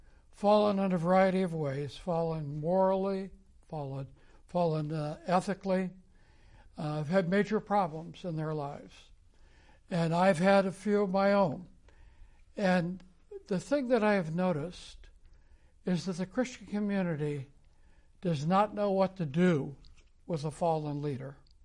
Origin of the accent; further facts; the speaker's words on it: United States; I'm from the United States. I live in the state of Arizona.